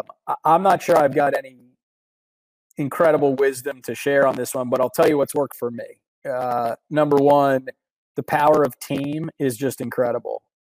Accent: San Diego, California, United States; Born and raised in San Diego.

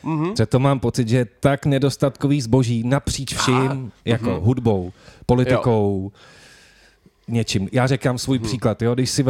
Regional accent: Pardubice, Pardubice Region, Czechia; já jsem vlastně z Pardubic, tak tam byla kapela

